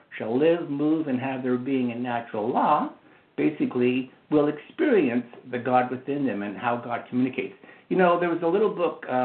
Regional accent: Canada; now in United States; I'm actually a Canadian, and I worked down here on a green card.

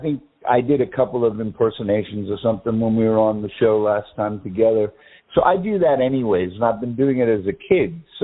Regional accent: United States; born there; I sounded more Englishy. Even though I was born in America and everything, I had lived over there for a long time, so I had a, you know, affectation of an accent.

